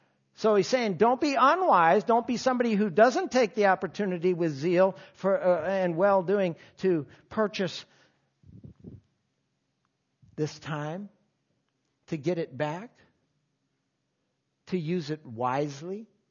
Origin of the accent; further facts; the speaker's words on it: Milwaukee, Wisconsin, United States; I grew up in Milwaukee. Right near Milwaukee. A lot of beer drinking up there.